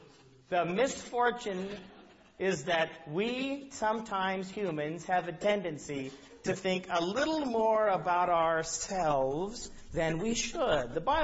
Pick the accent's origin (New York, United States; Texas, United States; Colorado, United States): Colorado, United States; I saw one time a church I grew up in Colorado